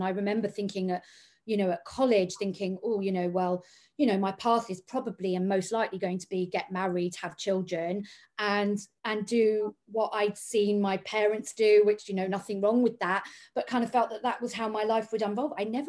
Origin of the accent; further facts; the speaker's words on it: London, United Kingdom; Although I grew up in London